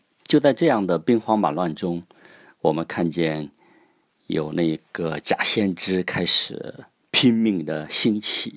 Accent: China; 因此我们中国人也常说 这个苏武牧羊，然后拒绝与当地的人通婚，然后也保持高贵的气节。

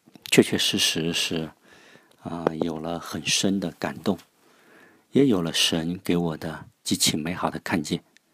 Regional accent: China; 就是作为一个中国人呢，特别能够引起共鸣

